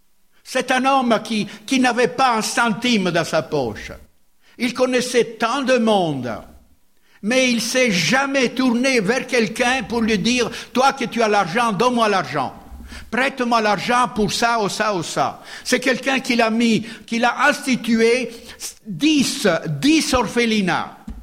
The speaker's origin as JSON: {"language": "French", "country": "Italy", "moved": "as an adult", "lives_now": "France", "said": "Je dis notre France, je suis italien, mais bon. Hein, ça fait 45 ans que j'y suis, hein."}